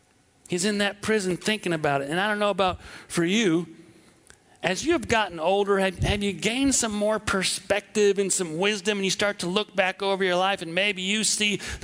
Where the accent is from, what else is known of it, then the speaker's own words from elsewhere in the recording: Wisconsin, United States; And we're in Iowa. I grew up in southwest Wisconsin, about 2 hours from here. I'm not really from the South.